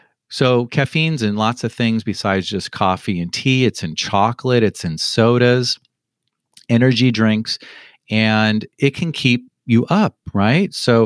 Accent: Los Angeles, California, United States; I'm from Los Angeles. I had never been to the East Coast like this. I'd never been to New England.

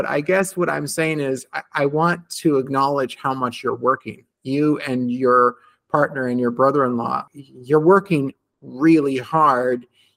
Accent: California, United States; now in Italy; I grew up in California. We had the good fortune of having the Sierra Nevada mountains right there.

